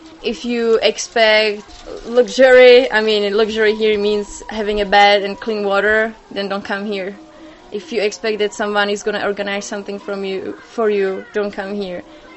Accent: Prague, Czechia; English is a second language; now in Cambodia; I'm from the Czech Republic, from Prague.

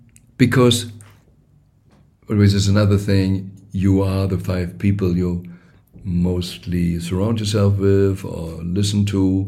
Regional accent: Germany; I am a German growing up in the Christian world, even if I didn't really be, I would say, a strong churchgoer or whatever

